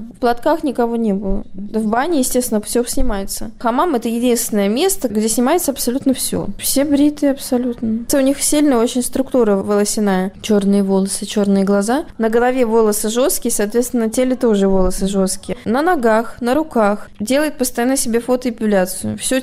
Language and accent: Russian; Caucasus, Russia; еще не додумала сказать, что я из России. Всегда говорю, что я с Кавказа, Кавказия, да.